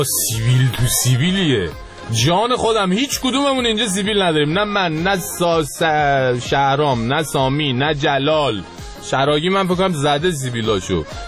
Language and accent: Persian; Iran; ما ایرانی هستیم